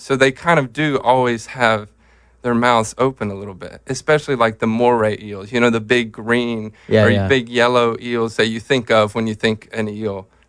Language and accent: English; Mississippi, United States; also born or lived in North Carolina; childhood in Mississippi, and then I would say I'm kind of from North Carolina just because we lived there for 10 years